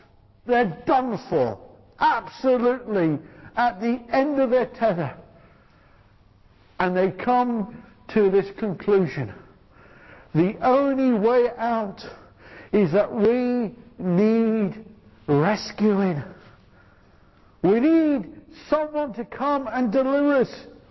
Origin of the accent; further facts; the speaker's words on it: Beckenham, London, United Kingdom; Bromley is only a stone's throw away from where I was brought up. I was brought up in Beckenham. People who are posh say it's in Kent. People who are common like me say it's in London. And that's where I was brought up as a little lad.